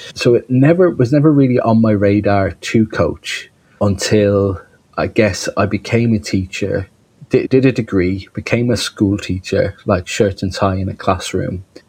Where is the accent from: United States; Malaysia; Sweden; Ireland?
Ireland; moved away as an adult; now in United Kingdom; I grew up in Ireland, and at the time when I left school at the turn of the century, I live in the UK now, and I have done for the most part for the last probably 15 or 20 years.